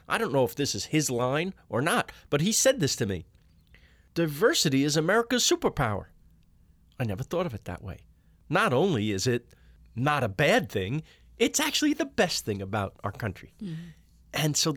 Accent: New York, United States; I lived there the whole first half of my life. I'm a New Yorker. My parents are in New York.

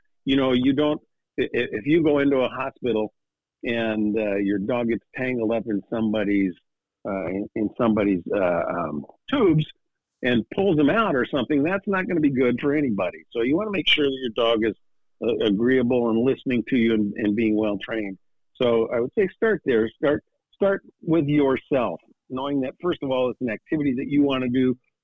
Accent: Oregon, United States; also born or lived in Seattle / New York City; I've now moved to the Oregon coast. I grew up in Oregon, and I wanted to get back into the Northwest. Lived in Seattle for a lot of years, but we lived in New York for 15 years

